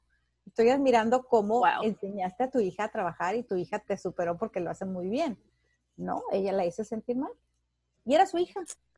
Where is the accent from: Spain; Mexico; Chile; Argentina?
Mexico; Yo que soy mexicana, en México